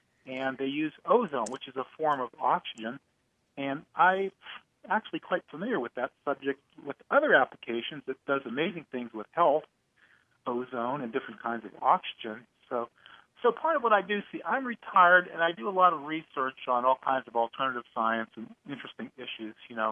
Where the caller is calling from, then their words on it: Ohio, United States; Oh, it's a little town near Steubenville, Ohio, not far from maybe 70 miles from Pittsburgh.